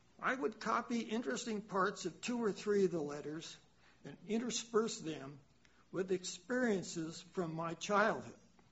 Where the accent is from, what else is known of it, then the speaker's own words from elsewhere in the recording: Watsonville, California, United States; he died 31 years ago in my hometown in Watsonville, California.